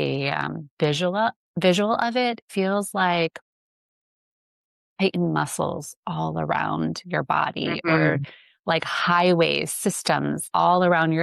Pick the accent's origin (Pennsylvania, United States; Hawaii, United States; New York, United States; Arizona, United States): Pennsylvania, United States; Like when I was a little kid, we grew up in Pennsylvania in a small town. Our house was like 200 years old